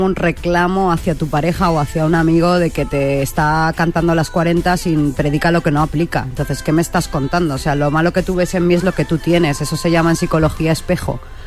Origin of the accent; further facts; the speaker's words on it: Balearic Islands, Spain; dio la casualidad que estaba en mi tierra, estaba en Mallorca